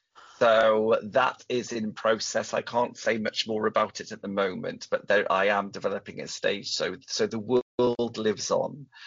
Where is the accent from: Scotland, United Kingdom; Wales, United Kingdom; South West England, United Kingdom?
Wales, United Kingdom; not just as a, you know, as a Welsh person, as a gay person, as a human